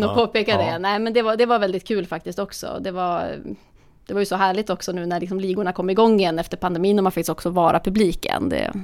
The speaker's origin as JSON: {"language": "Swedish", "town": "Luleå", "region": "Norrbotten County", "country": "Sweden", "tie": "born or raised there", "said": "Liksom, jag är uppväxt i Luleå, så det är mycket, mycket vinteridrotten också."}